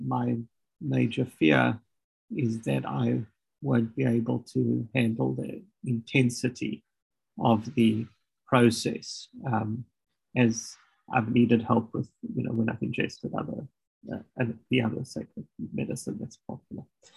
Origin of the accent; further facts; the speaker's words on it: South Africa; accent: South African; now in United States; I used to live in South Africa, as you can hear from my accent. I've been living here since 2016.